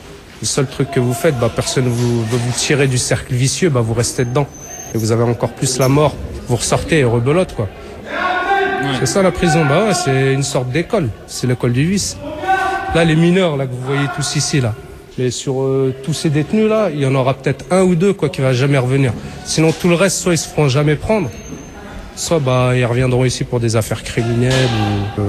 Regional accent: France; Moi, je suis Français

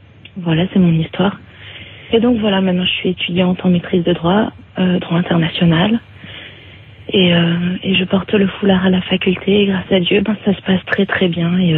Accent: France; je suis française, née de parents français. J'ai grandi en France dans la religion catholique, et puis je me suis posé plein de questions à l'adolescence, et je suis devenue athée.

